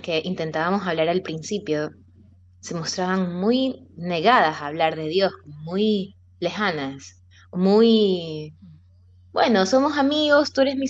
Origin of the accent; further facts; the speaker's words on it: Ecuador; Sí, bueno, yo soy de Ecuador. En Ecuador la gente es muy fervorosamente